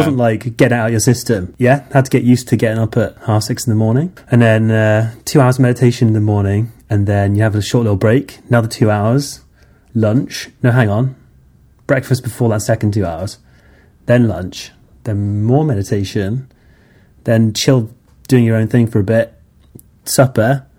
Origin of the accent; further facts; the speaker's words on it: Liverpool, North West England, United Kingdom; I'm not from a sangha. I'm from Liverpool.